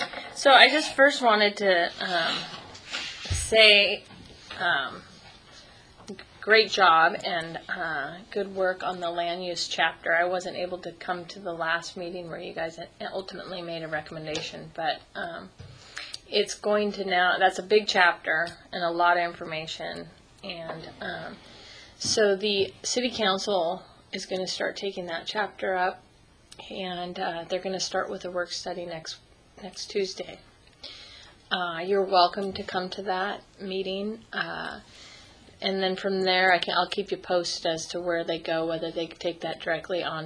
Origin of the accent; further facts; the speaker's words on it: North Bend, Washington, United States; when I say I'm from North Bend